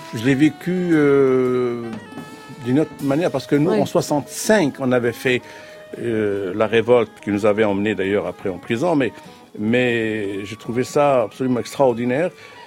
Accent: Morocco

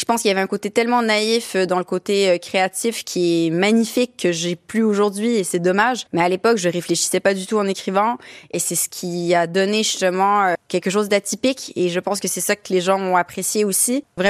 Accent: Montreal, Quebec, Canada; j'ai grandi à Montréal à ce moment-là.

